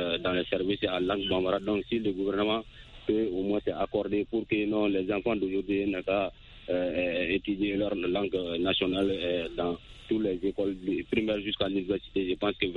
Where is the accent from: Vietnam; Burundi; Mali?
Mali; born or raised there